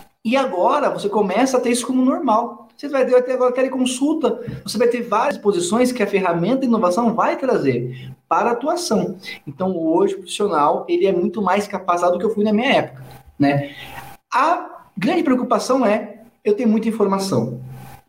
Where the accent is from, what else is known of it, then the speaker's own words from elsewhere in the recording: São Paulo, Brazil; born there; eu sou nordestino, não nordestino, porque meus pais são do Nordeste, só que eu nasci em São Paulo